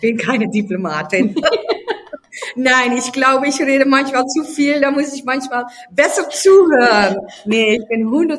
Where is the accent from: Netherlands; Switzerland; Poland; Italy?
Netherlands; now in Germany; ich bleibe auch Niederländerin. Ich werde auch nie Deutsch, obwohl ich die deutsche Mentalität, ich mag es, ich liebe es, wo ich wohne, aber ich bin Holländerin, ich bin Niederländerin und das wird sich auch nicht ändern